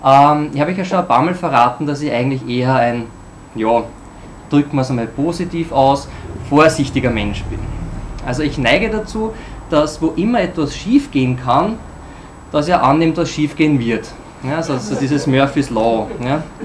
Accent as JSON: {"language": "German", "region": "Burgenland", "country": "Austria", "said": "Also, als Burgenländer ist mir das einfach viel zu grau, die Menschen sind oft schlecht aufgelegt"}